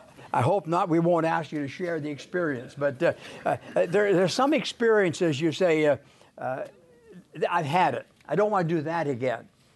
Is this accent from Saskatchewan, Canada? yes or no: yes; Saskatchewan, Canada; born there; So I was born in Saskatchewan.